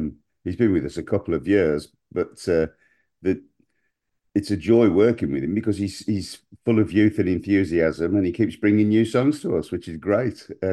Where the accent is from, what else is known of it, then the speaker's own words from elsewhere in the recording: Birmingham, West Midlands, United Kingdom; Where we grew up in South Birmingham